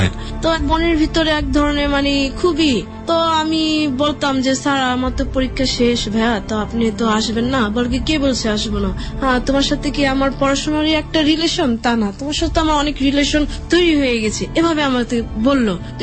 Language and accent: Bangla; Dhaka, Dhaka Division, Bangladesh; আমরা পুরান ঢাকার মানুষ